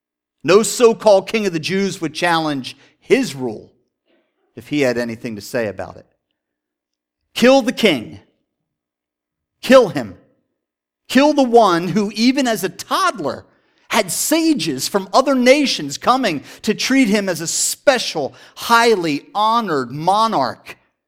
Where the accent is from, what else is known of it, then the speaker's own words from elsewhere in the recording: Pennsylvania, United States; Now, if this was me in Pennsylvania, Pennsylvania is a huge state.